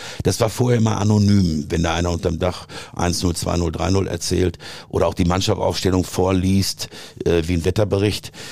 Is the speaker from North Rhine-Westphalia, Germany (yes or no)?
yes; Dortmund, North Rhine-Westphalia, Germany; Ich bin geboren am Borsigplatz, wie sich das gehört. Näher am Borsigplatz als der BVB sogar. Und aufgewachsen dann später in Ewing.